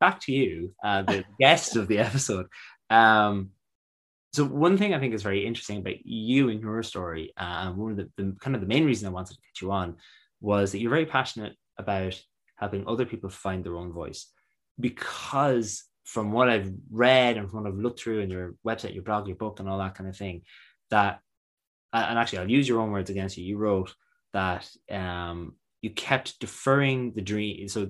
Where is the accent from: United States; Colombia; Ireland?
Ireland; I grew up in Ireland